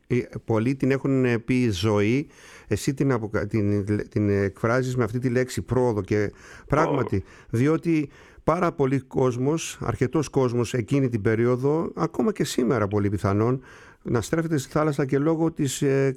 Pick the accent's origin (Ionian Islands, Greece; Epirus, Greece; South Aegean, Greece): South Aegean, Greece; Kasos; Και εμείς είμαστε στην Κάσου, στο Αραβανιτοχώρι, στο Αερικό.